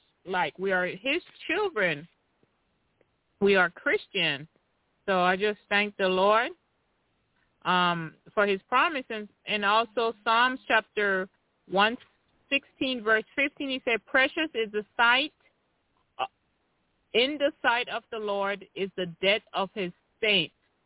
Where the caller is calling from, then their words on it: Tennessee, United States; from Tennessee.